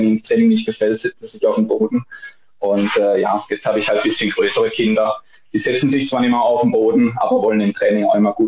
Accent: Rastatt, Baden-Württemberg, Germany; Ich komme ursprünglich aus Rastatt. Es ist ungefähr eine halbe Stunde weg von Oberachern

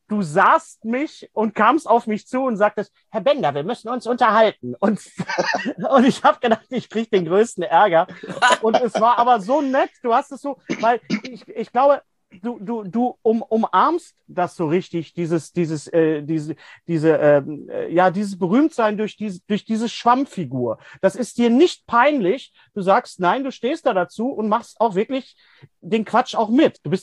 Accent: Bochum, North Rhine-Westphalia, Germany; ich habe es schon oft gesagt in dem Podcast, ich komme ja aus Bochum.

